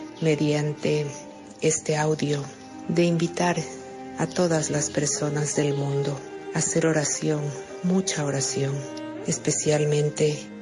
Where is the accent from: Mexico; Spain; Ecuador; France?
Ecuador; de Ecuador.